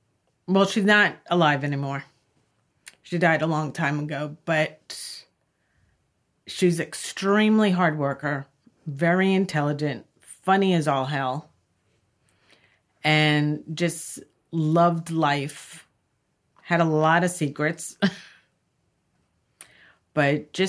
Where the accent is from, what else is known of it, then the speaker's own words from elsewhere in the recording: New York, United States; I grew up in Long Island. My grandmother's from Trinidad.